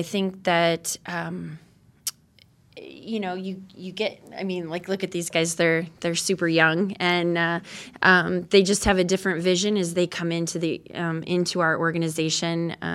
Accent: Illinois, United States; Well, I'm from Illinois, but not from Chicago.

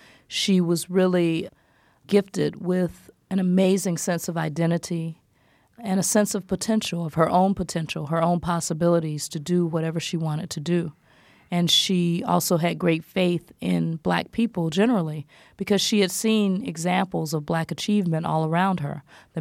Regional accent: Southern US, United States; For me, growing up in the South, you know, it was the language of my grandparents.

